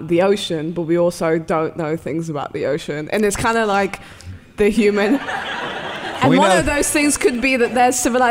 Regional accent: London, United Kingdom; accent: London; So I feel like my accent is like a London accent, which is much more mumbly and very like...

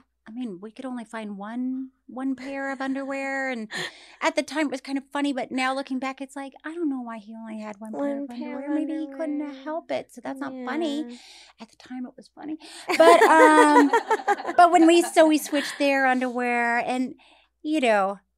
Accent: Florida, United States; Also, growing up in Florida.

